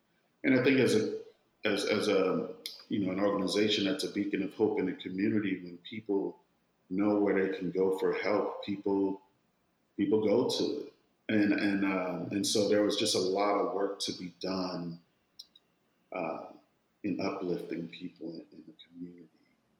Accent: New Orleans, Louisiana, United States; I was born and raised in the Ninth Ward of New Orleans

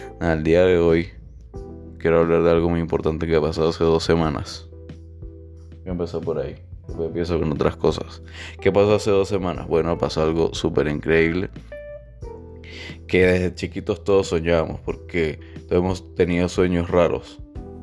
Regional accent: San Cristóbal, Táchira, Venezuela; born there; no podía porque había nacido en Venezuela lastimosamente, en San Cristóbal.

